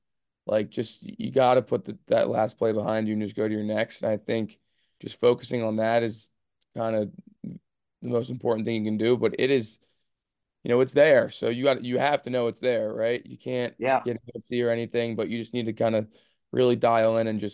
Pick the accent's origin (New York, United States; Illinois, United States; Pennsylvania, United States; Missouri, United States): Pennsylvania, United States; West Chester; I'm from Westchester, Pennsylvania. I started playing for Westchester Lacrosse.